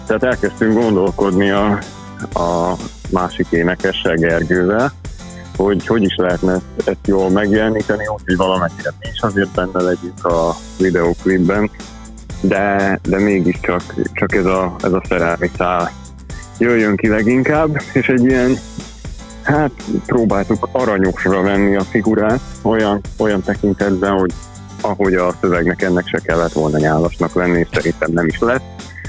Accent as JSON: {"language": "Hungarian", "town": "Debrecen", "region": "Hajdú-Bihar", "country": "Hungary", "said": "Ugye nagyrészt debreceniek vagyunk, ezért piros-fehér sálatot találtunk"}